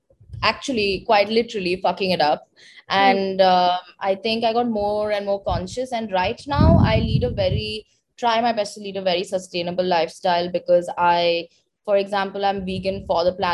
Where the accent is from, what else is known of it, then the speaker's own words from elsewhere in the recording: South India, India; because I'm South Indian and I have survived.